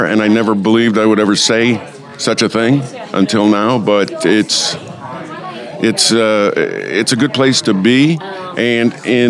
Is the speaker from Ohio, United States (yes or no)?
yes; Cleveland, Ohio, United States; moved away as an adult; now in Las Vegas, United States; Yes, I grew up in Cleveland. I worked in newspapers on both sides of town.